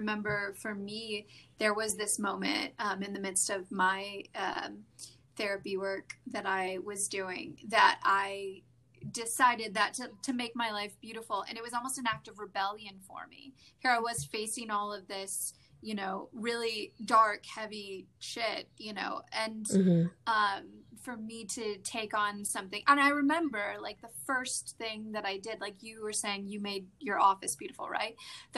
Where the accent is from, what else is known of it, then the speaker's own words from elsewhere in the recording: Chicago, Illinois, United States; It was almost very southern, even though I grew up in the Chicago area